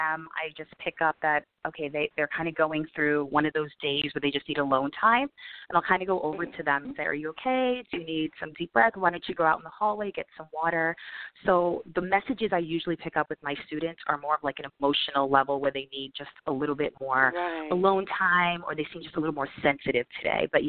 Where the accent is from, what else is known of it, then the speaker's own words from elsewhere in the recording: New York, United States; I was born and raised in New York.